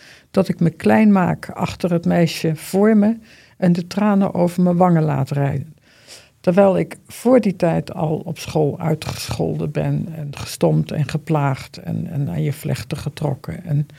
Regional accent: Vught, North Brabant, Netherlands; born there; Ik ben in Vught geboren, is niks aan de hand.

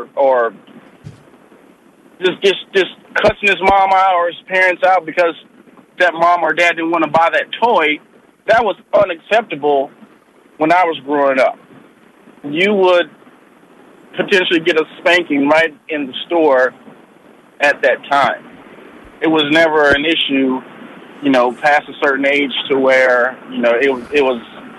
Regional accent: Houston, Texas, United States; And I grew up in the South. I grew up in Houston.

